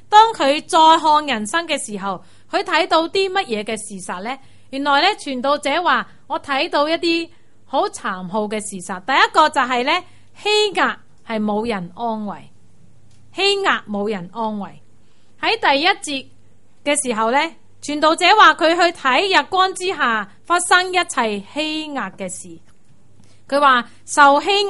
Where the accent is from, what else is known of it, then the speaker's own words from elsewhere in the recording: Hong Kong; 咁呢個都係呢，我哋香港人呢有時都會係去欺壓人哋㗎喎，係咪？